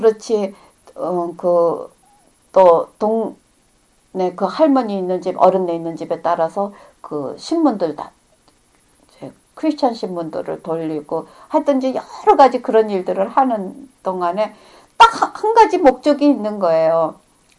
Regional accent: South Korea; 내가 한국 사람이라

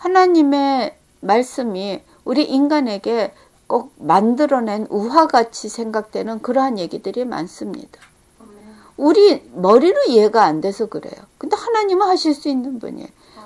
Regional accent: Seoul, South Korea; 제가 서울에서 어려서 자랐을 때의 하늘과 지금의 서울의 하늘이 다릅니다.

